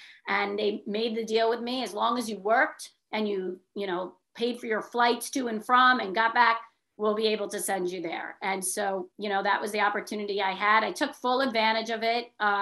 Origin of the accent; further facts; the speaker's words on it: New York, United States; So in my household, it was, you're going to apply. I grew up in New York. You're going to apply to a state school in New York.